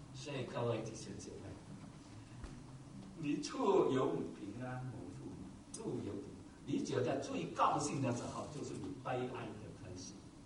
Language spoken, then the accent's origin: Chinese; Taiwan; 就是好像我们台湾人说和哎，我们是台湾人